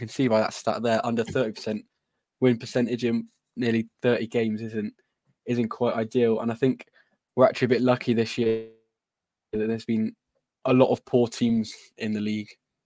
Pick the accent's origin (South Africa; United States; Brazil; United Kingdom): United Kingdom; Bristol, South West England; So I'm from Bristol. Well, just outside Bristol